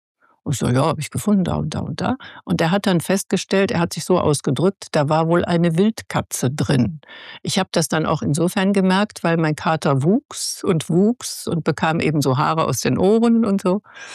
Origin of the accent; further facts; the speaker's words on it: Bavaria, Germany; born there; Ich bin ja im Bayerischen Wald geboren